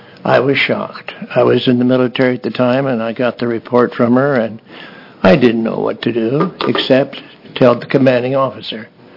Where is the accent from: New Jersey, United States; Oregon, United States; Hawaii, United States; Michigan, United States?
Oregon, United States; Salem; I'm from Salem, Oregon.